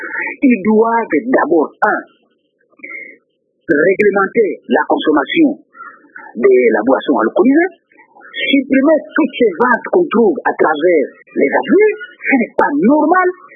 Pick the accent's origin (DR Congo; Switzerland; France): DR Congo; Boma, Kongo Central; moi j'ai grandi à l'intérieur du pays, j'ai grandi à Boma.